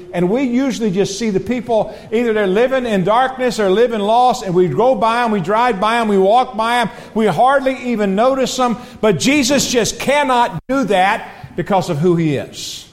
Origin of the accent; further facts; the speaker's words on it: Alabama, United States; also born or lived in Georgia, United States; I was born in Georgia. You want me to be a Georgian so you can put us in Alabama? Raised on a peanut farm in Alabama.